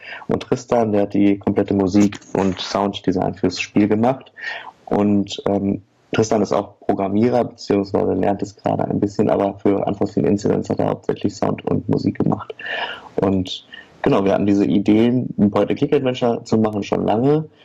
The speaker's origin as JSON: {"language": "German", "town": "Oer-Erkenschwick", "region": "North Rhine-Westphalia", "country": "Germany", "said": "Wir kommen nämlich alle aus Oer-Erkenschwick. Das ist eine kleine Stadt am Rande des nördlichen Ruhrgebiets."}